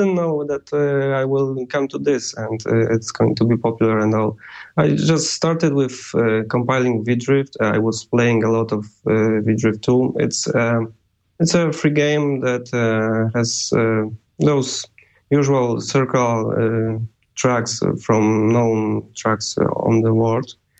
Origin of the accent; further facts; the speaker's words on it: Krakow, Lesser Poland, Poland; I'm from Poland, Krakow.